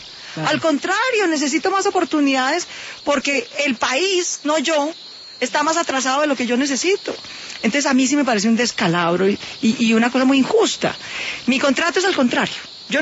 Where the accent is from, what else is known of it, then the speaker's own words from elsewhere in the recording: Bogotá, Bogotá Capital District, Colombia; born there; nací en Bogotá, mi madre fue la primera mujer de su familia en recibir educación superior, y mis padres son mestizos y no afros.